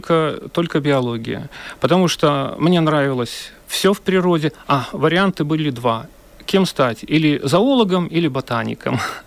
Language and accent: Russian; Minsk Region, Belarus; Просто на границе Столбцовского, Воложинского и Дзержинского районов. Местность очень красивая